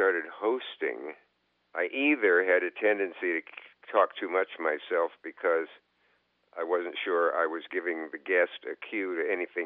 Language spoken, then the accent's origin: English; Nebraska, United States; I came from Nebraska and went to Yale and came to Williamstown in the summer acting.